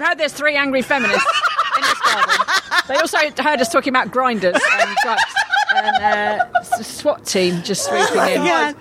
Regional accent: London, United Kingdom; I'm from Southeast London, mate.

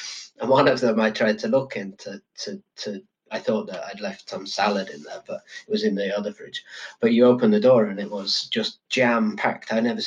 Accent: Yorkshire and the Humber, United Kingdom; Like, I'm from Yorkshire, I drink Yorkshire tea, and I'll probably have a boiled egg and a slice of toast

